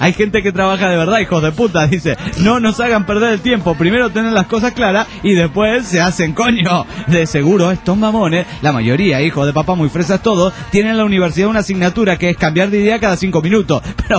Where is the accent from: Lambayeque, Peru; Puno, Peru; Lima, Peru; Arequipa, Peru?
Puno, Peru; Juliaca; soy de Jabarra de Juliaca